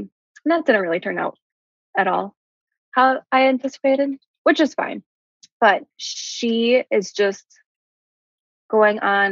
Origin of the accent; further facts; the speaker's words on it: Midwest, United States; we're from the Midwest, so we're religious.